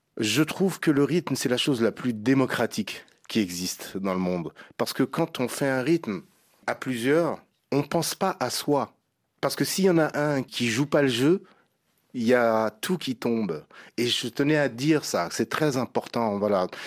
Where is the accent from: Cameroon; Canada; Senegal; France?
Senegal; quand je retourne chez moi, au Sénégal ou en Afrique en général